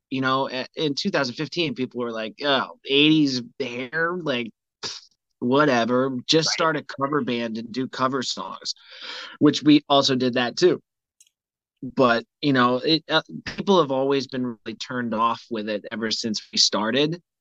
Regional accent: Vermont, United States; now in Charleston, United States; Yeah. I mean, I'm from Vermont, so it's like...

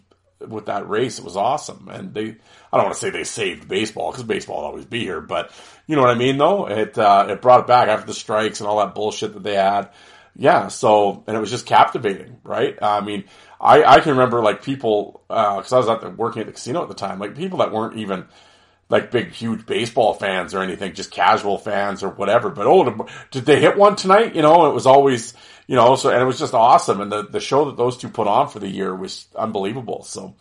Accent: Canada; But being Canadian, I get that back.

